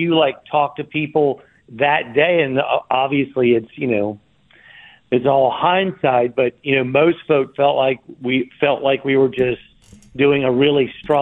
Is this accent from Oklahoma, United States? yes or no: no; DeQuincy, Louisiana, United States; So I'm from DeQuincy, Louisiana. I went to McNeese State University.